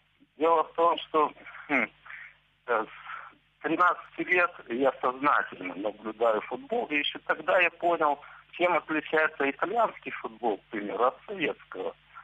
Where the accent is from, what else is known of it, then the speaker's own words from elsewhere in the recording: Odesa, Odesa Oblast, Ukraine; Я из Одессы.